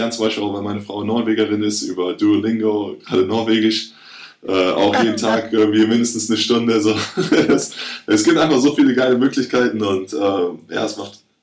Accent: Cologne, North Rhine-Westphalia, Germany; ich komme aus Köln

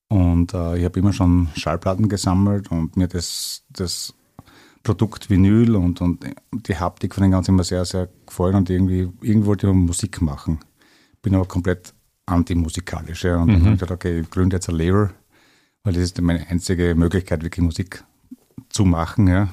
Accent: Styria, Austria; Also bin am Land aufgewachsen in der Südsteiermark, damals zur Grenze zu Jugoslawien.

